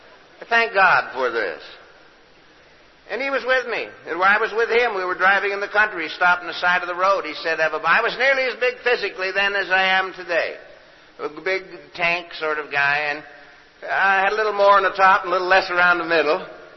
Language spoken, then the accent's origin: English; Canada; In my country, we have what we call, I'm from Canada